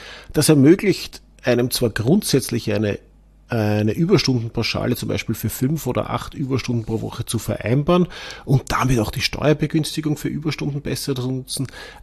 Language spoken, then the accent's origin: German; Austria; dann war schon die Wahl, zumindest bei uns in Österreich, Nationalratswahl 2024.